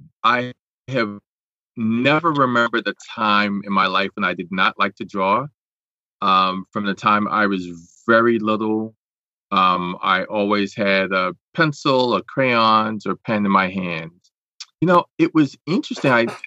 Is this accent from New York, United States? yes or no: yes; New York City, New York, United States; growing up in Washington Heights, being one of the youngest and smallest kids in my class